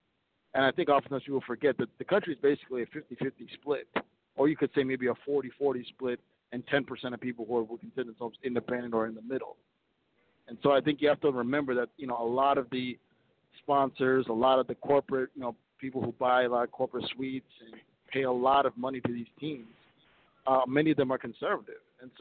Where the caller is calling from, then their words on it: Minnesota, United States; Yes, sir. … I'm calling from Minnesota.